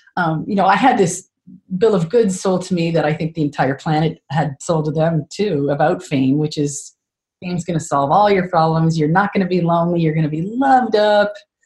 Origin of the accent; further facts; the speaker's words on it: Canada; because I'm such a Canadian imploder.